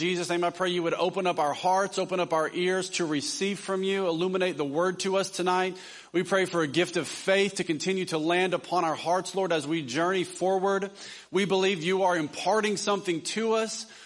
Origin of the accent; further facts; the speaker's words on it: Tennessee, United States; She was born in Tennessee, my home state. Let's go. Love the South.